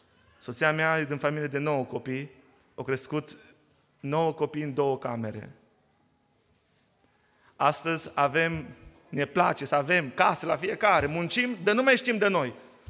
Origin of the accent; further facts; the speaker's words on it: Oradea, Bihor County, Romania; Eu sunt din Oradea